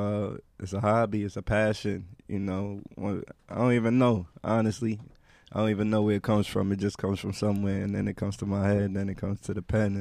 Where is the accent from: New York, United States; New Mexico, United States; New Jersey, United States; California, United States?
New York, United States; Brooklyn; My pops is from Ghana, New York. You know what I'm saying? Brooklyn, for real.